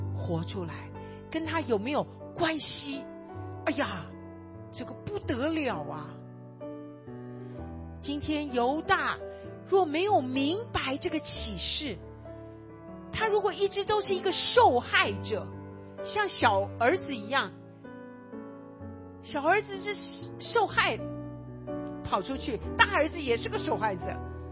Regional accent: China; now in United States; 我跟你讲，我们在美国，我们很多的

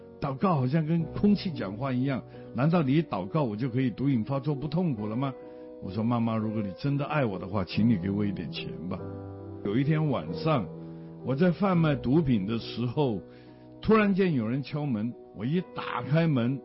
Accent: Hong Kong; 我从小在香港长大

